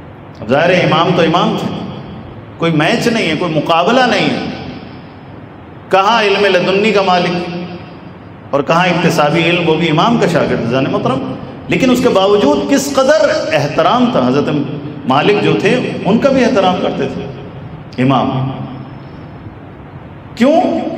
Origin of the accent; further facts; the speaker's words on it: Pakistan; born there; یہ پاکستان ہمارا وطن ہے، ہماری مادر وطن ہے، ہم یہاں پیدا ہوئے ہیں، یہی مرنا ہے، یہی ہماری نسلوں نے جینا ہے۔